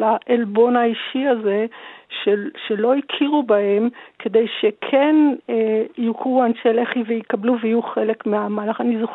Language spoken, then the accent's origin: Hebrew; Tel Aviv, Tel Aviv District, Israel; בתור ילדה שגדלה בתל אביב